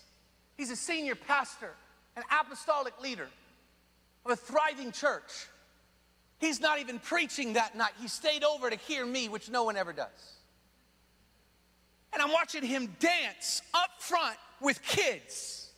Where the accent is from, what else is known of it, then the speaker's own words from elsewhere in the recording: Seattle, Washington, United States; I'm from Seattle.